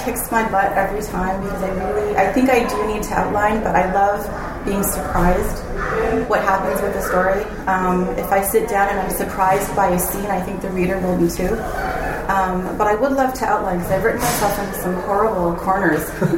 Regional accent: Canada; now in Seattle, United States; because I'm from Canada

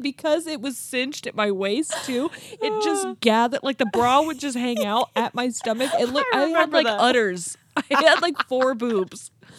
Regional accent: Ohio, United States; We're not from Pittsburgh. So we're from small town Ohio.

